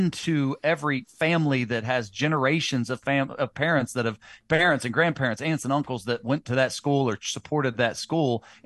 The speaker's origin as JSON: {"language": "English", "region": "Ohio", "country": "United States", "tie": "born or raised there", "said": "I grew up in Southern Ohio, where mom and dad, brother, sister, all were Ohio State graduates."}